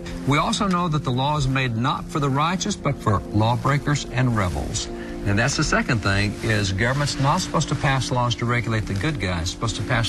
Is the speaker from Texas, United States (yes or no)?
yes; Texas, United States; You're from Minnesota, I'm from Texas.